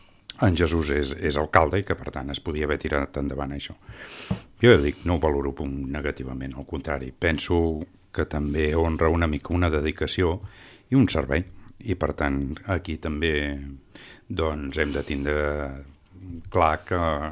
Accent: Falset, Catalonia, Spain; i els que som de Falset ho sabem

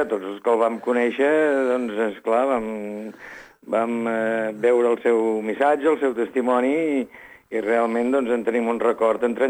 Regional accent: Vilanova i Geltrú, Catalonia, Spain; jo sóc fill de Vilanova i Geltrú

